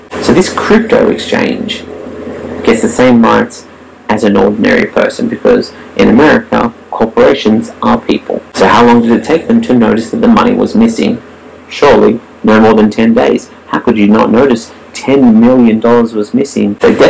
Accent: Melbourne, Victoria, Australia; my hometown of Melbourne, Sydney's arty friend.

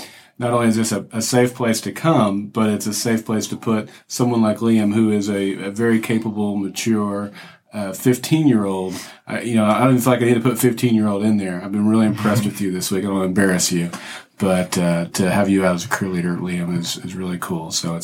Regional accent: Oklahoma, United States; Yeah, I'm from Oklahoma. Tons of horses around.

